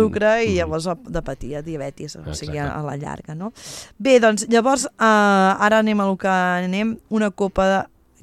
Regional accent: Manresa, Catalonia, Spain; jo soc de Manresa

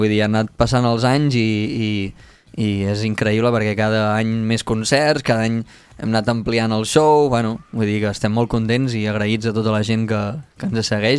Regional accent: Catalonia, Spain; Realment, som nosaltres dos de l'Empordà

